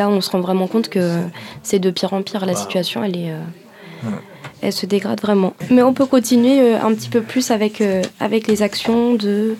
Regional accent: Tamil Nadu, India; je connais très bien parce que je suis originaire du Tamil Nadu

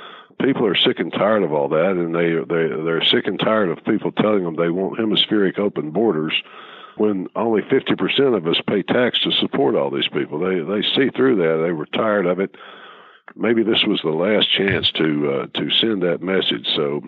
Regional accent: United States; born there; And I'm thankful that I'm an American, that I was born here, that I live in a country where we can still be free.

